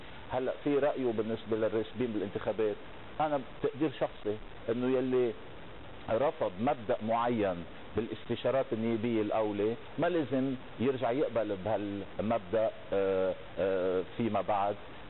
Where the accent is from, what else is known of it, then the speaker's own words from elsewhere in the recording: Lebanon; عندنا بلبنان